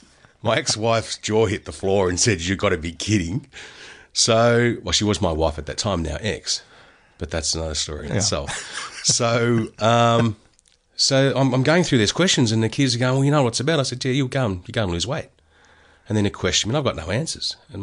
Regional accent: Melbourne, Victoria, Australia; Grew up in the northern suburbs of Melbourne, around the, you know, Broadmeadows, Coburg, Pascavale area. Yeah, it was pretty tough, but it was fun.

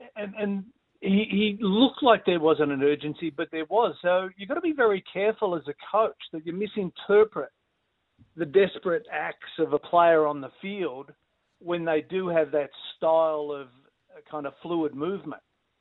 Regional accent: Shepparton, Victoria, Australia; Well, I come from Shepparton

